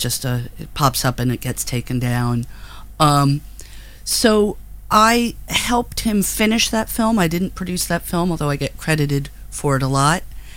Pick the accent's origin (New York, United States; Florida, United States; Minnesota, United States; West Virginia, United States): New York, United States; When I came to New York I grew up in New York. When I came back to New York in the 80s